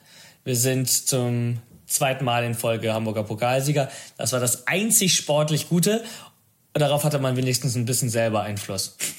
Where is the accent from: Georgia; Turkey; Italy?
Italy